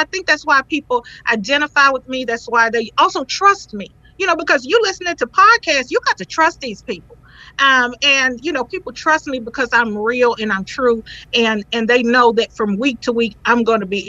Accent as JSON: {"language": "English", "region": "the South", "country": "United States", "said": "originally, you know, I'm from the South"}